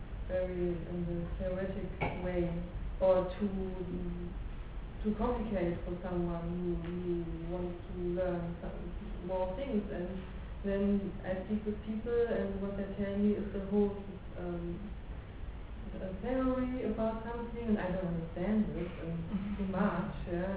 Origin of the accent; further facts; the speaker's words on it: Germany; I'm from Germany. I'm half Indian, half German. And I'm here for 10 days.